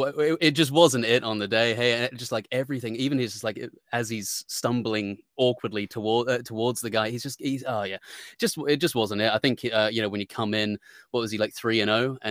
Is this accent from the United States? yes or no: no; Australia; We're Australian, and you know, we're on this side of things.